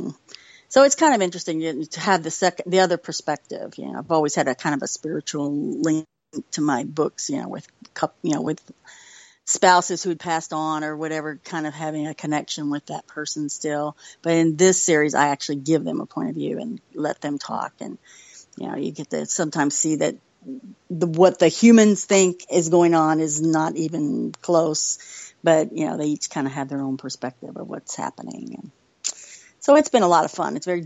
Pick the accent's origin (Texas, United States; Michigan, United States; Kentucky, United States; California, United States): Kentucky, United States; I've kind of wanted to write something about my home state, Kentucky